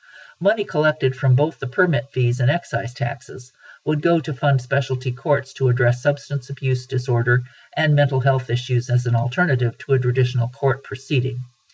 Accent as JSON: {"language": "English", "town": "Houston", "region": "Texas", "country": "United States", "tie": "born or raised there", "also_born_or_lived": "Alice", "said": "I first showed up in Alice, Texas, October 5, 1936. I grew up in Houston, the segregated South."}